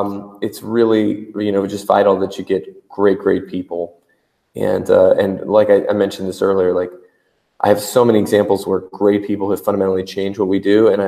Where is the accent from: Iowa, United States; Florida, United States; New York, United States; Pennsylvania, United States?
Florida, United States; also born or lived in Europe / New Zealand; I'm not from here. I've lived 6 years. I grew up in Florida. I lived 6 years in Europe as a kid. I lived in New Zealand for 2 years.